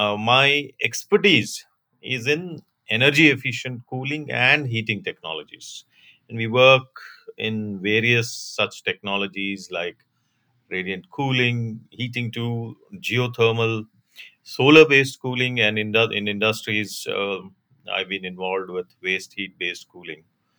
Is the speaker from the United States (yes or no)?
no; India; addressing a larger problem of the demand for cooling that we as a country in India are going to face